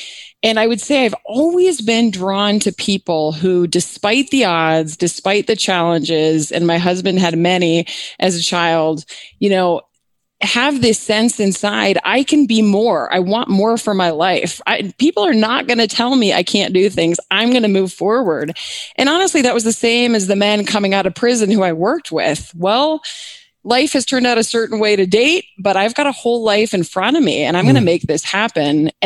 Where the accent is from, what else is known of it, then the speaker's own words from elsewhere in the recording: Annandale, Virginia, United States; born there; So I was born in Annandale, Virginia, and my dad was an attorney.